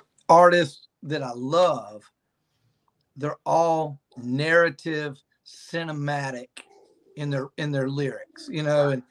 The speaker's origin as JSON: {"language": "English", "town": "Milledgeville", "region": "Georgia", "country": "United States", "tie": "born or raised there", "said": "Well, so growing up in Milledgeville, we're so close to Macon, and we had, you know"}